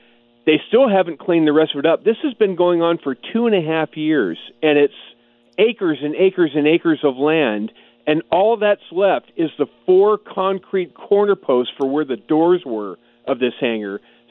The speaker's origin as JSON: {"language": "English", "region": "California", "country": "United States"}